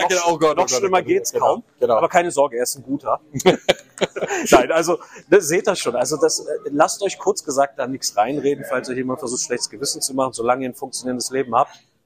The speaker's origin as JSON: {"language": "German", "region": "Berlin", "country": "Germany", "said": "dann sind wir als Berliner so mal jetzt zu Schwaben quasi geworden"}